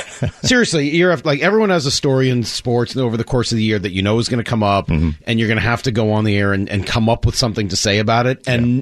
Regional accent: Northeast, United States; now in Seattle, United States; I'm probably in the booing camp because I'm from the Northeast.

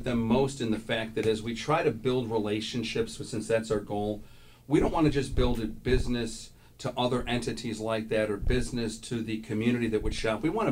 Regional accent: Chicago, Illinois, United States; I mean, it's like I'm from Chicago, but I feel like I'm more actually local than folks who were actually born there.

